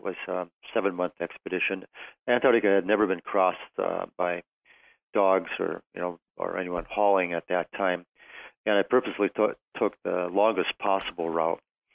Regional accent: Minnesota, United States; I'm from Minnesota, so that might explain my affinity to cold weather.

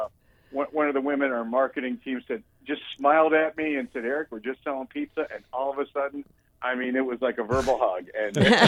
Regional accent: Chicago, Illinois, United States; Well, you know, I'm actually from Chicago, so right. I was eating deep dish in a high chair.

